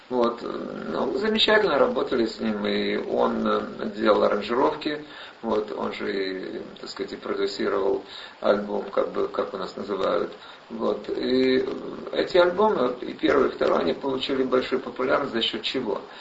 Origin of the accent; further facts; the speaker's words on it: New York, United States; now in Los Angeles, United States; Я даже из Нью-Йорка, хотя там другие климатические условия. Там теплее, говорю, там как в Сочи, скажем, да. Но зима бывает тоже холодная иногда. Так я переехал из-за этого в Лос-Анджелес, где все время тепло.